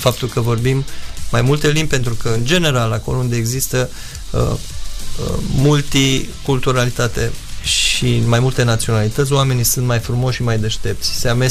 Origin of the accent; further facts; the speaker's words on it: Dâmbu, Romania; sunt român și sunt mândru de acest lucru, faptul că eu sunt născut aici și am crescut de mic în Dâmbu